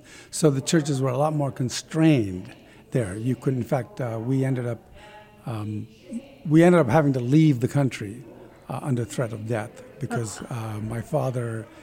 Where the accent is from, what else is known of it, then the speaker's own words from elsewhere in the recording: Sudan; I was raised in the African/Indian immigrant culture in Sudan.